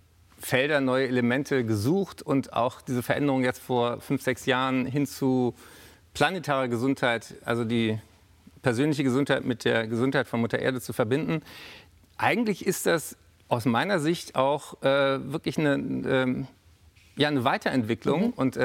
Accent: Berlin, Germany; in Berlin, in meiner Heimatstadt

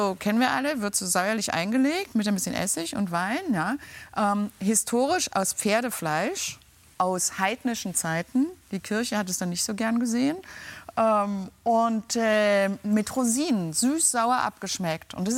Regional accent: Berlin, Germany; Also ich bin ja Berlinerin.

